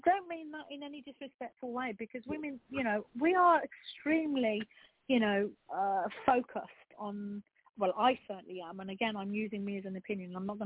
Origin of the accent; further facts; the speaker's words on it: England, United Kingdom; Now, I come from a Greek background. So my parents are Greek Cypriot. I was born and bred in England. However, you know, I'm very olive-skinned. We came to live in an area that was very predominantly white.